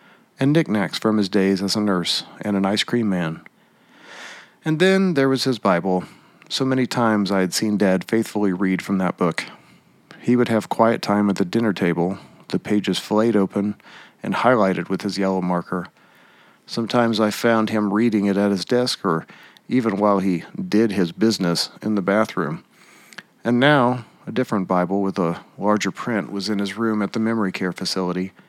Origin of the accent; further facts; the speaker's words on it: Baxter Springs, Kansas, United States; My family lived in Kansas City, 3 hours away from my hometown of Baxter Springs, Kansas.